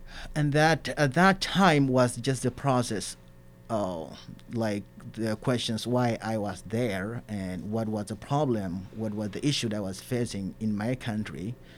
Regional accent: Darfur, Sudan; moved away; I'm from Darfur.

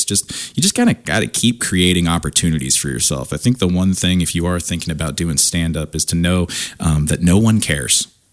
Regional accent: Kansas, United States; You know, I grew up in Kansas, but my parents met in the Marine Corps and they're from two different parts of the country.

